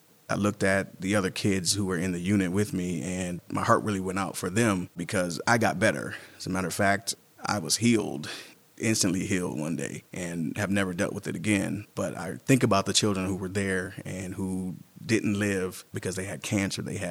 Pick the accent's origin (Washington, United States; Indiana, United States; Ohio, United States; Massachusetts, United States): Ohio, United States; Akron; I was brought here in 2004 from Ohio. I'm originally from Akron, Ohio